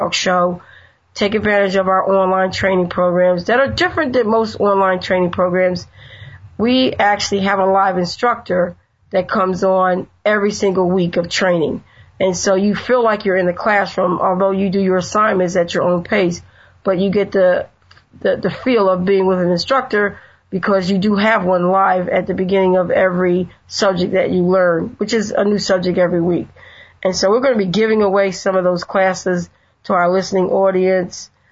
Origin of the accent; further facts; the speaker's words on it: New Jersey, United States; We are from New Jersey, and we did a show in New Jersey near Atlantic City